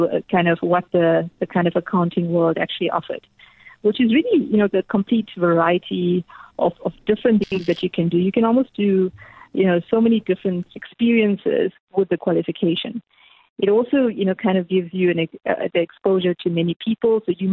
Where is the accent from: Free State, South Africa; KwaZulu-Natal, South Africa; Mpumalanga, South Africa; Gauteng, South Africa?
KwaZulu-Natal, South Africa; Durban; So Dudu, I grew up in Durban